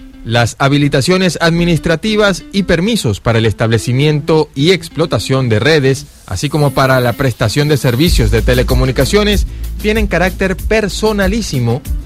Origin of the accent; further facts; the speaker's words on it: Venezuela; las cosas bonitas que somos como pueblo venezolano